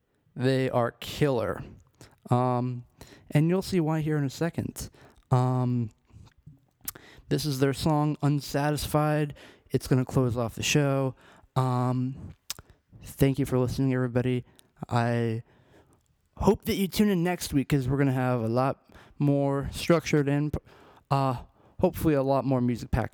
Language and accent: English; Albuquerque, New Mexico, United States; For those of you who don't know, I largely consider Albuquerque, New Mexico to be my hometown and, of course, my music scene.